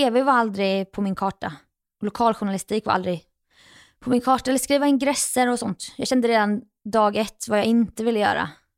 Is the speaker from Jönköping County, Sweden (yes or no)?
yes; Jönköping, Jönköping County, Sweden; now in Stockholm, Sweden; Slippa att gå i mina egna gamla fotspår hemma i Jönköping.